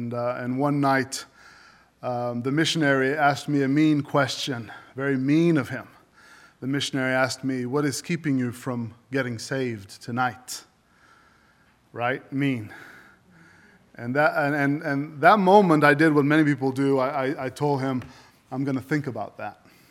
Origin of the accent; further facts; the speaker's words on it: Azores, Portugal; If you don't remember, I grew up in the Azores Islands